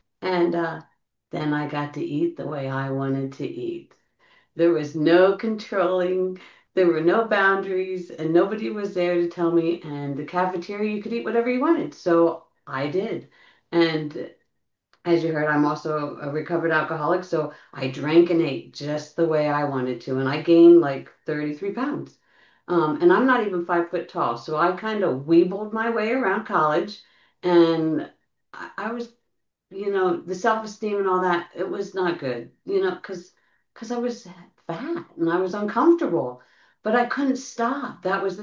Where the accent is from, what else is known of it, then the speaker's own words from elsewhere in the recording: Pennsylvania, United States; I'm from Pennsylvania. I grew up in Pennsylvania.